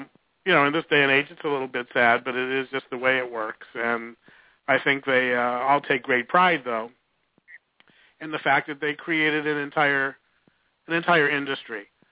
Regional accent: Detroit, Michigan, United States; moved away; also born or lived in Chicago; I'm from Detroit originally and an American League fan. I moved to Chicago

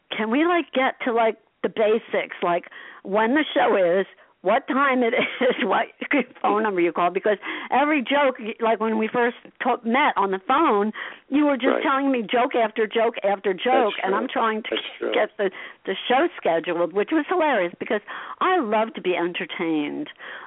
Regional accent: Asbury Park, New Jersey, United States; I mean, growing up in Asbury, well, which I did, but growing up in anywhere in New Jersey, it's like a real plus

